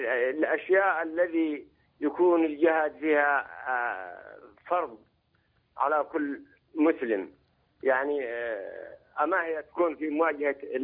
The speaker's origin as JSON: {"language": "Arabic", "country": "Yemen", "said": "أنا من اليمن وحبيت أسلم على الشيخ"}